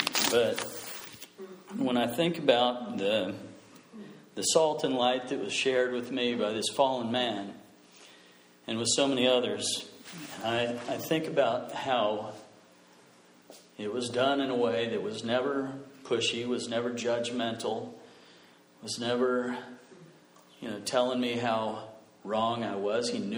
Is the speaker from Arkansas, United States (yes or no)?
yes; Arkansas, United States; As I grew up in Northwest Arkansas.